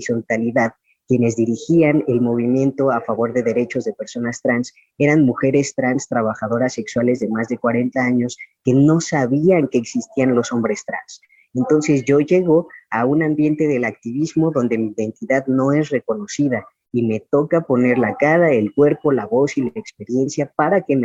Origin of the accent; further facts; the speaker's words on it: Mexico City, Mexico; soy de aquí, de la Ciudad de México, pero fui a Morelia, Michoacán, a estudiar la carrera en Historia del Arte.